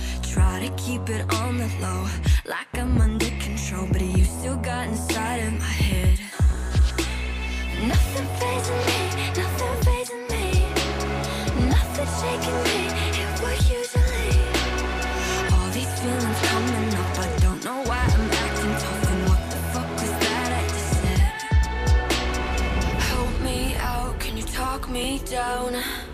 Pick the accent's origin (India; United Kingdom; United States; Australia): Australia; Sydney, New South Wales; I'm from Sydney and I'm this week's feature artist on Unearthed.